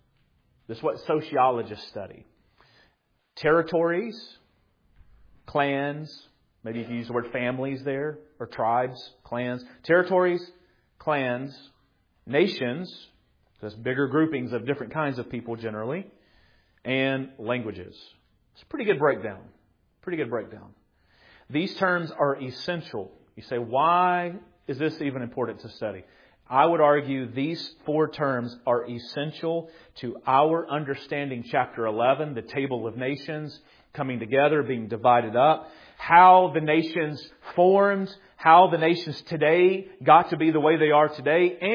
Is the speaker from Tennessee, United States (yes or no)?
yes; Tennessee, United States; So when they're from the South, I'm from the South here in Tennessee.